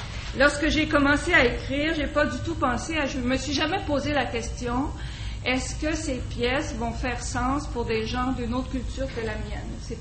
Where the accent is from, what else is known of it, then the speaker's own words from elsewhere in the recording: Montreal, Quebec, Canada; Je suis née à Montréal de parents québécois, tous les deux d'ascendance française. J'ai grandi à Montréal. J'ai fait mes études dans les écoles francophones de Montréal et j'ai vécu toute ma vie au sein de cette culture.